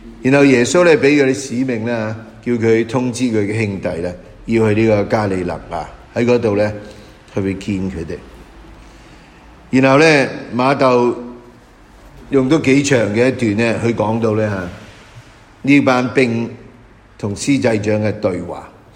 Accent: Hong Kong; 今日好像我们香港人呢啲学生已经不用读中史啦。

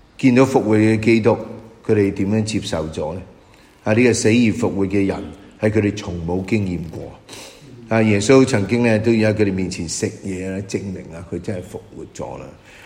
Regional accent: Hong Kong; 今日好像我们香港人呢啲学生已经不用读中史啦。

